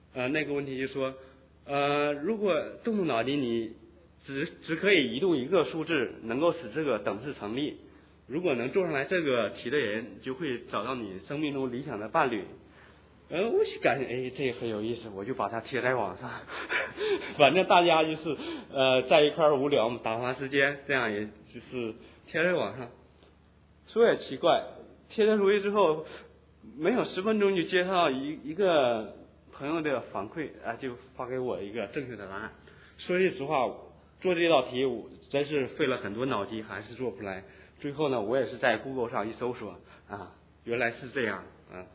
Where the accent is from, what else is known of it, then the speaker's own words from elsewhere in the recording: China; 对我们从中国来的这些学生